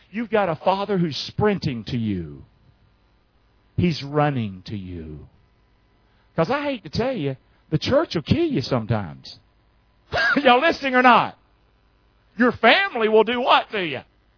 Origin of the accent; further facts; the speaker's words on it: the South, United States; I'm from the South. We go, we're going to hug your neck.